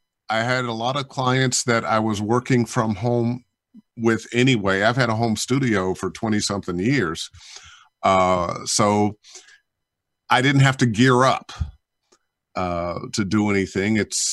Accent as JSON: {"language": "English", "town": "Cleveland", "region": "Ohio", "country": "United States", "tie": "born or raised there", "moved": "as an adult", "said": "Born and raised in Cleveland. I left when I was 18 to go to college in Minnesota."}